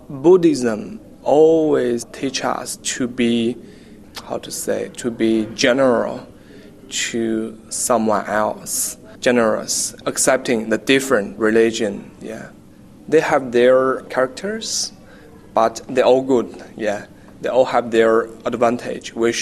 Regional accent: Zhengzhou, Henan, China; my hometown located in the central part of China. They have a very long history in my hometown. The province is called Henan Province, and my city is the capital city of that province. It's Zhengzhou.

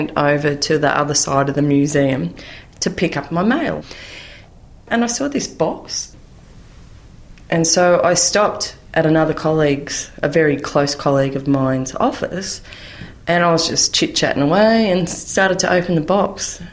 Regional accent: Australia; I'm also from the Murray River.

